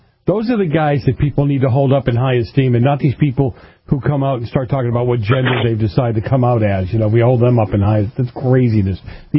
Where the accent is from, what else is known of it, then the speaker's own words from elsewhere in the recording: Boston, Massachusetts, United States; I grew up in Boston in the 70s when the mafia was there